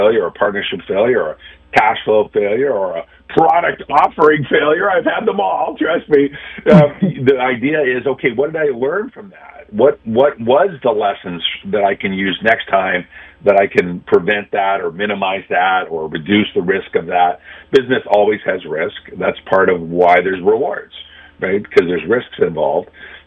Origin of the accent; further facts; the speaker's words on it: Canada; I'm a Canadian, even though I sound like an American, Jay. I speak both languages, Canadian and American.